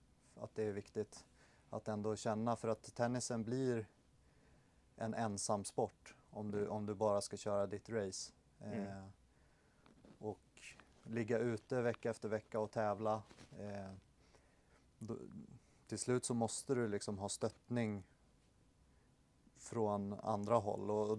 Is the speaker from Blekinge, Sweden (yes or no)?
yes; Karlskrona, Blekinge, Sweden; born or raised there; also born or lived in Stockholm